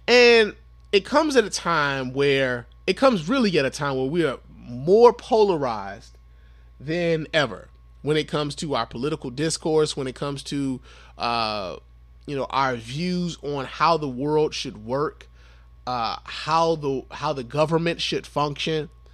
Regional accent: Chicago, Illinois, United States; I am a native of Chicago. I am from Chicago. I am a son of Chicago.

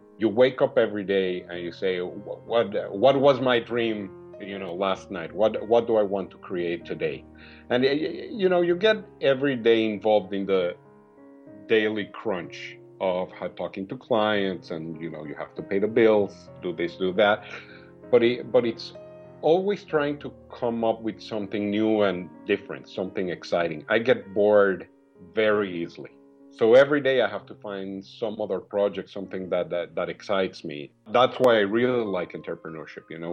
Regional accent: Mexico City, Mexico; moved away as an adult; Well, I was born in Mexico City, where I lived for 20-some years.

